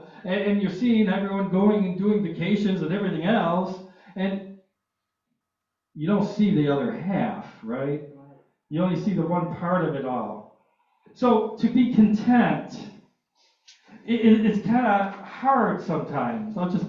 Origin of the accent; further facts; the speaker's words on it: Detroit, Michigan, United States; even when I was growing up in Detroit and somebody called me brother